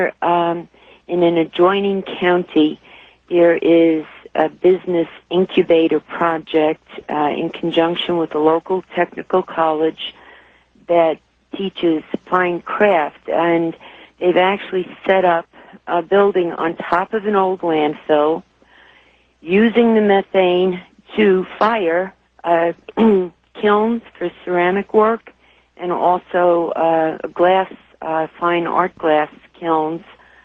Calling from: North Carolina, United States; I'm calling from Western North Carolina.

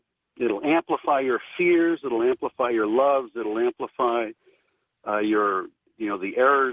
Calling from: Sonoma, California, United States; and I'm calling from Sonoma.

